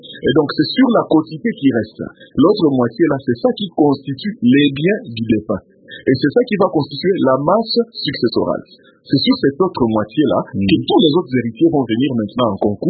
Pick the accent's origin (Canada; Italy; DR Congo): DR Congo; c'est souvent le cas ici chez nous en RDC